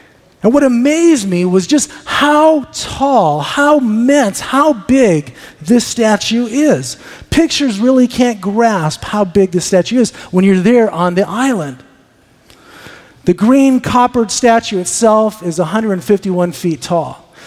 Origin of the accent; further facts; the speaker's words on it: United States; Now, we saw it on the Canadian side, and just got to tell you, as an American, I got to tell you, the Canadian side is actually better than the American side.